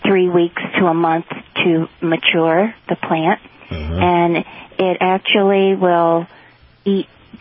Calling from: Tiffin, Ohio, United States; I'm from Tiffin, Ohio.

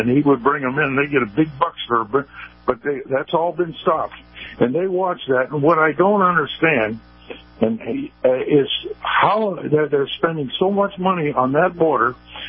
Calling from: Tampa, Florida, United States; from Tampa.

